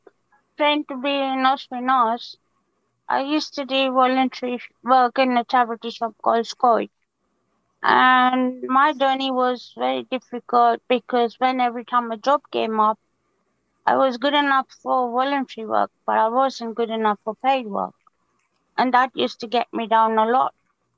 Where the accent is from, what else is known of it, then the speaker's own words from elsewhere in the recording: India; born there; I was born in India in 1967. I have two brothers and one sister. And we had a lovely, happy life in India.